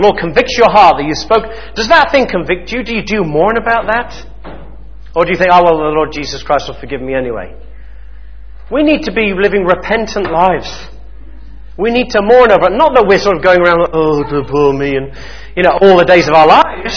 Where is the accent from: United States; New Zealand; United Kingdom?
United Kingdom; England; Now, we as English people are not usually very wholehearted people.